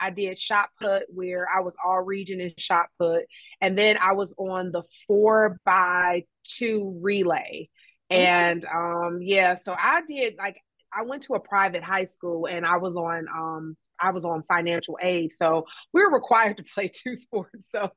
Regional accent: Detroit, Michigan, United States; But yes, I hail from Detroit, Michigan, and found my way to North Carolina.

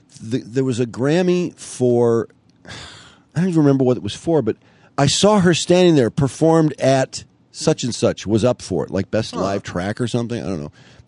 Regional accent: Ferndale, Michigan, United States

